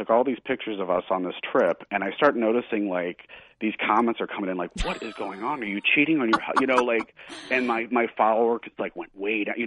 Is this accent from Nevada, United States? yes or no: no; Missouri, United States; I'm a Southern, I grew up in Missouri, which is more Southern.